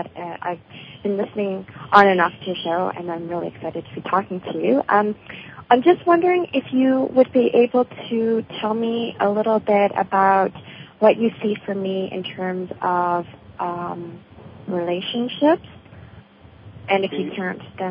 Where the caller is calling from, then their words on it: Toronto, Ontario, Canada; I'm calling from Toronto.